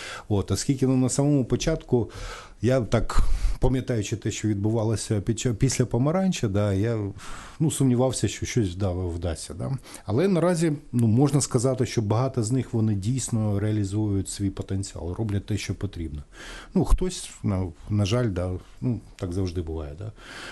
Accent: Mariupol, Donetsk Oblast, Ukraine; я сам з Маріуполя, да, тобто в 90-ті я там працював, навчався в Донецьку, да.

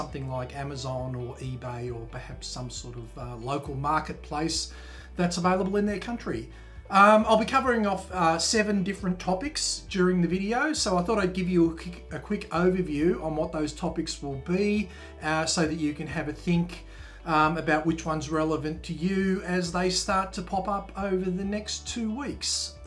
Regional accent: Australia; people living in my home country of Australia right now

